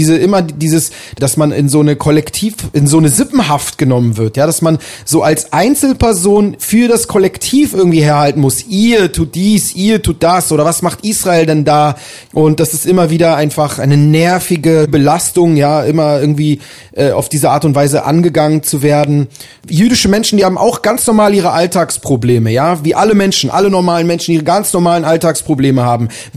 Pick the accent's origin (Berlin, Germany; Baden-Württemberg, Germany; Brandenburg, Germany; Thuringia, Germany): Berlin, Germany; Aber ich bin halt hier in Berlin aufgewachsen.